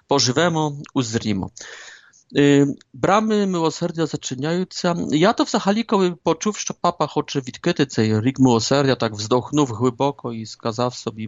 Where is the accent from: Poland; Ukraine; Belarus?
Poland; А як Поляк, ще додам